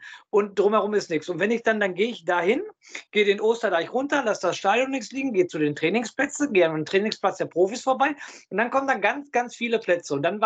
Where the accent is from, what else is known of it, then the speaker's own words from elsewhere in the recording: Dortmund, North Rhine-Westphalia, Germany; Also ich komme ja aus Dortmund